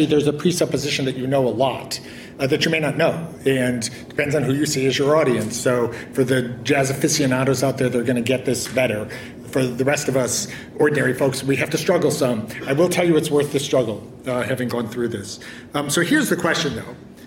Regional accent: Chicago, Illinois, United States; I grew up in Chicago.

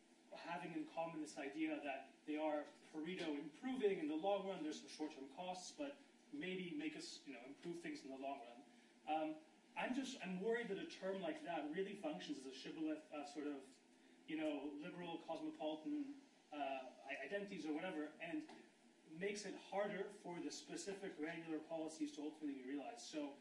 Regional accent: Athens, Attica, Greece; I was born and raised in Athens, Greece

